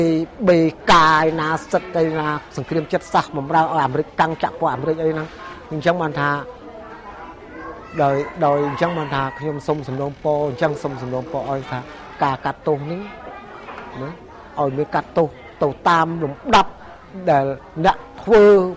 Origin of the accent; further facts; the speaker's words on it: Preah Mul, Pursat, Cambodia; ស្រុកកំណើតនៅភូមិព្រះមូលបាទឃុំព្រះមូលស្រុកបកាងខេត្តស័ង្ក